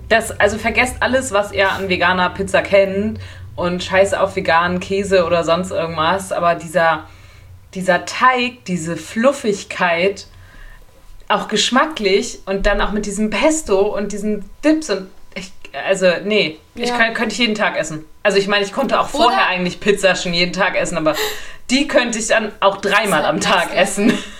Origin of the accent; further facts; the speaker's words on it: Flensburg, Schleswig-Holstein, Germany; ich komme ja nur aus Flensburg